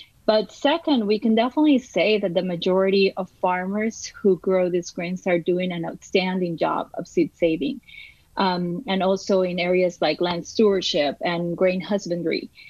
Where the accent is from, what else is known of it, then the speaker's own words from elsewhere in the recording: Costa Rica; now in United States; I think that I always had it built in because I grew up outside of the United States. I lived all of my childhood in Costa Rica, where we eat a lot of corn products.